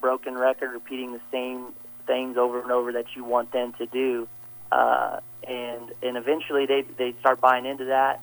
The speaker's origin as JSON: {"language": "English", "region": "Kansas", "country": "United States", "tie": "born or raised there", "said": "Well, growing up in Riley County, I used to spend a lot of time in this area going to some of the track meets"}